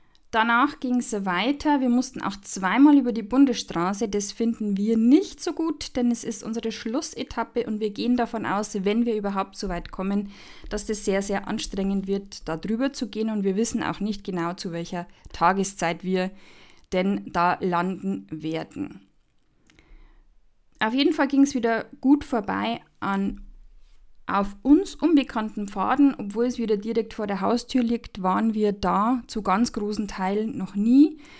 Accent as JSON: {"language": "German", "town": "Sulzbach-Rosenberg", "region": "Bavaria", "country": "Germany", "tie": "born or raised there", "said": "Ausgangspunkt der Wanderung ist Sulzbach-Rosenberg, meine Heimatstadt."}